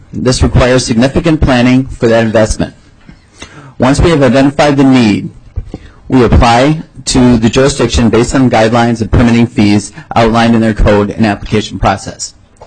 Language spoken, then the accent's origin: English; Chicago, Illinois, United States; While I hail from Chicago, I am a proud graduate of Winona Senior High.